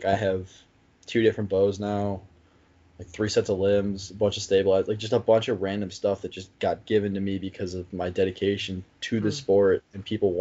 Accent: New York, United States; I'm from New York State in America

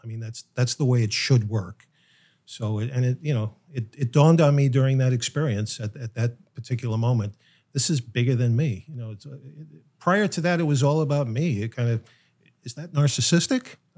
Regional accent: New York, United States; So I just thought, oh, you know, I'm from New York. New York, it's me.

